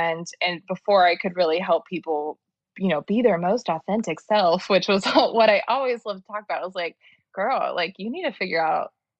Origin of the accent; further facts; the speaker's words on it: Dallas, Texas, United States; so I'm from Dallas, and it's like very, very like, they call it like the land of the $30,000 millionaires.